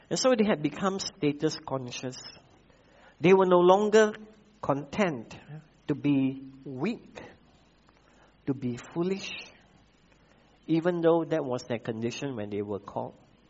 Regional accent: Malaysia; Sometimes I wonder why I was born in Malaysia.

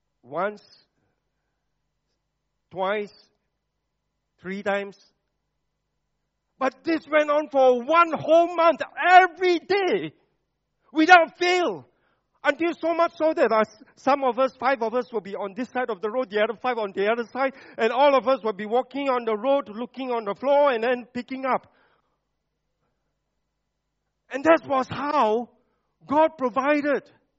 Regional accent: Penang, Malaysia; also born or lived in Klang; Penang is my hometown. I was born in Penang. But at the age of 20, I was in Klang or KL.

